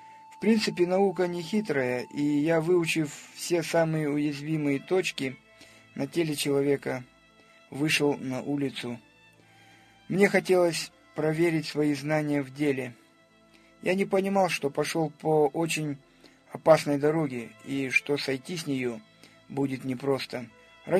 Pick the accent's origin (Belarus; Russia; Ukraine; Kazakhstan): Kazakhstan; Karaganda, Karaganda Region; Родился я в Казахстане, в городе Караганда, в 1968 году, в самом так называемом бандитском районе Новый Майкудук.